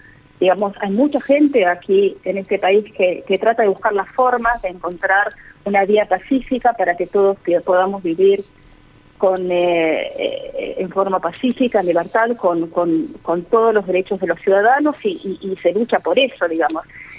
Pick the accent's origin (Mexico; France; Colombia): France; Toda mi vida crecí desde el exilio en Francia